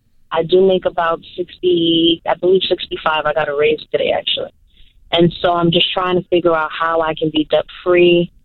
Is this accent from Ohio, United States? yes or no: no; New York City, New York, United States; Well, I'm actually from New York City, but I moved from a studio apartment to a two-bedroom co-op building.